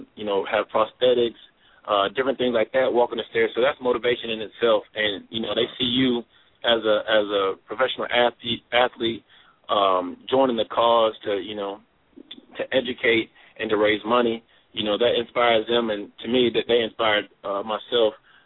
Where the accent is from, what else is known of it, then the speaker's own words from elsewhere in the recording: Fayetteville, Arkansas, United States; Where I grew up in Fayetteville, Arkansas, we didn't have a professional team.